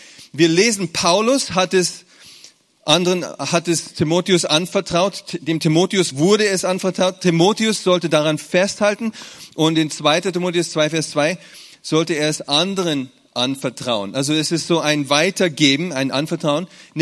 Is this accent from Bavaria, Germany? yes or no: yes; Munich, Bavaria, Germany; born there; Weil ich bin in München geboren, sorry.